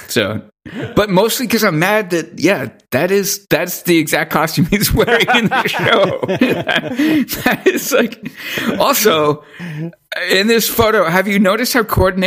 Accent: Canada; I know. I am Canadian. He is my king in waiting.

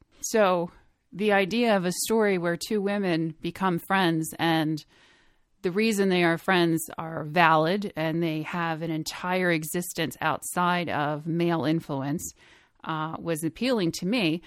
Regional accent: Philadelphia, Pennsylvania, United States; And I grew up in Philadelphia, so I have seen a few Broadway shows, but those were as kids and I moved away.

